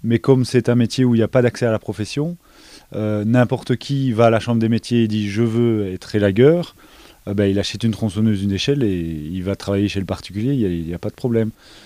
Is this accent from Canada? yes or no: no; Belgium; Je suis belge. Il n'y avait pas d'école en Belgique